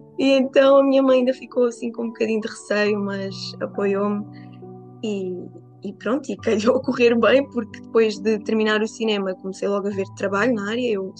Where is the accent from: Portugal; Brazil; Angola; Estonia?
Portugal; Terrugem, Lisbon; Pronto, eu sou da Terrugem, cresci cá, estudei cá